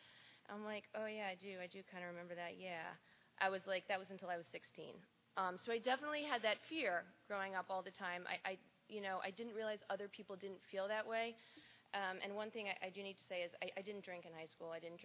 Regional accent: New York, United States; As I said, I'm from New York. I grew up in a small town in Westchester County, which is a little bit north of the city.

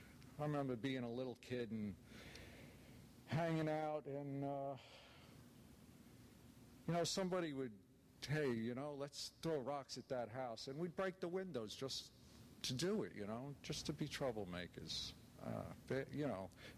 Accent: New York, United States; Anyway, I was born in Brooklyn. Grew up in New York.

